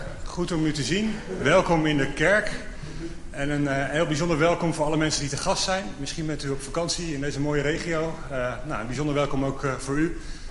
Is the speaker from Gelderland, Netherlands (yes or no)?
yes; Barneveld, Gelderland, Netherlands; Ik kom uit Barneveld en ik mag hier vanochtend de ouderling van dienst zijn.